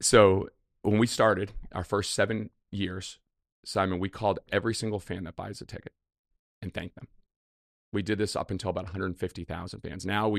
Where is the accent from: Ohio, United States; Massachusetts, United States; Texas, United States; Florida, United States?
Massachusetts, United States; Boston; And you know, I grew up outside of Fenway and I had a dream to play at Fenway Park, play for the Red Sox.